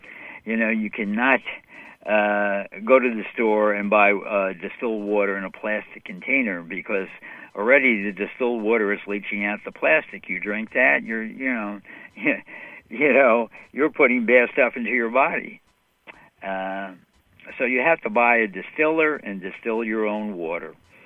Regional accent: New York City, New York, United States; Hey, I'm from New York City. Right now it's about 20 minutes after 1 in the morning in New York.

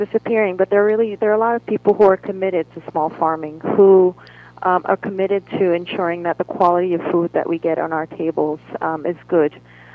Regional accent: Cameroon; I speak French. I'm originally from Cameroon

